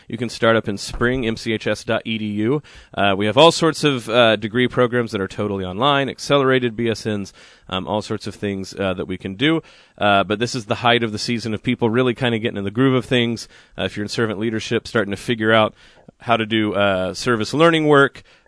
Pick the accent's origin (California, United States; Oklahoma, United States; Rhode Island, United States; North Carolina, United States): Oklahoma, United States; But growing up in Oklahoma, no one talked about foliage. I don't know if that was, like, no one understood the word. I think our trees kind of immediately just died. There wasn't very much, like, pretty time in Oklahoma.